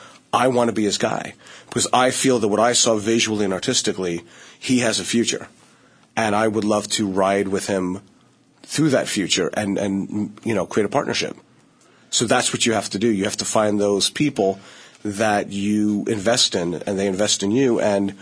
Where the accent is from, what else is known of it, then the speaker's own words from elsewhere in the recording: Arizona, United States; Look, I came from Arizona. My parents did draperies.